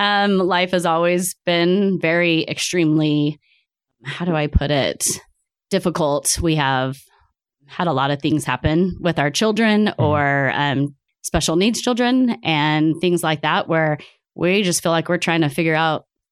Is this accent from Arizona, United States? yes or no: yes; Mesa, Arizona, United States; Well, I was born and raised in Mesa, along with my husband was also